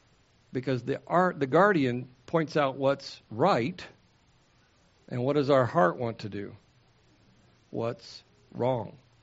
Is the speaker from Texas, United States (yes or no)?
yes; Texas, United States; It even supersedes my position as a Texan.